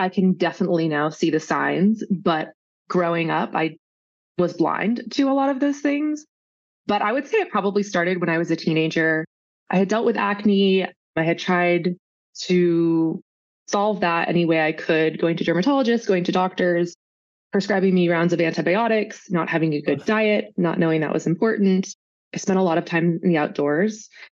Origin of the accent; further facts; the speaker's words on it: San Diego, California, United States; I went home. I'm from San Diego